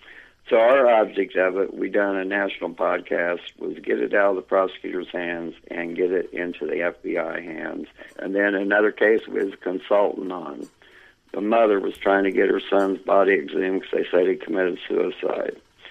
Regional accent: Indiana, United States; now in Plattsburgh, United States; I'm originally from Indiana. I come up here on business, up here in Champlain, New York is where I started. Liked it, ended up staying up here. Now I live in Plattsburgh, New York.

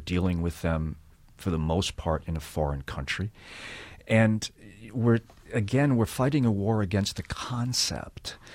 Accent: United States; I'm an American, and I'm a fiction writer.

